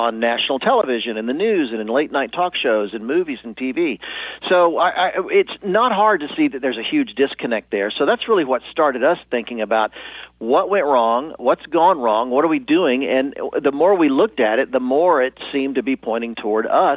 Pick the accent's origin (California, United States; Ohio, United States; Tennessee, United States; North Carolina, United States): North Carolina, United States; Charlotte; Well, I'm a pastor's kid. I grew up in the South, Charlotte, North Carolina, and my dad was a pastor.